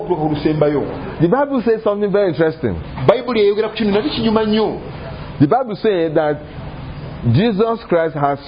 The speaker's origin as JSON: {"language": "English", "country": "Nigeria", "tie": "born there", "said": "I was born in Nigeria. But my family is from heaven."}